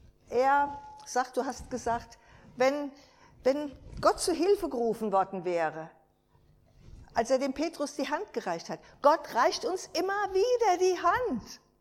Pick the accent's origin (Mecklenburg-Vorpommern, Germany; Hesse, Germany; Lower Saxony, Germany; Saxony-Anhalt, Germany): Hesse, Germany; Gelnhausen; Wisst ihr, Geschwister, wir kommen ja aus Gelnhausen.